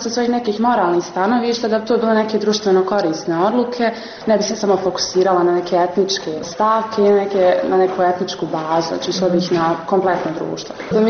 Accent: Brčko, Brčko District, Bosnia & Herzegovina; ja sam iz Brčkog i tamo se dosta gleda da sve bude podijeljeno na 3 dijela.

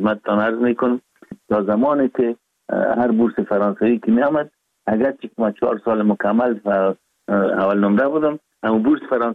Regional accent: Kabul, Afghanistan; born there; ما 4 دی 1316 در نوابات دی افغانان کابل تولد شدیم

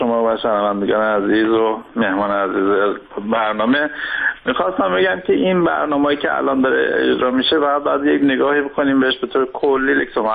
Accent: Iran; ما هم که خودمون از ایران هستیم

